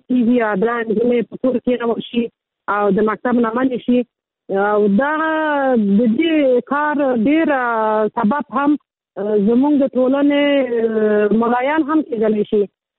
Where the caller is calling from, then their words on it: Kabul, Afghanistan; د کابل ښار یو تن اوسېدونکی یم.